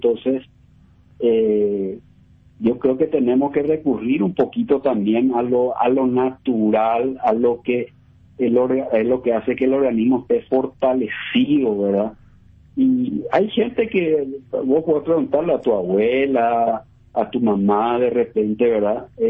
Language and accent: Spanish; Paraguay; nosotros somos paraguayos.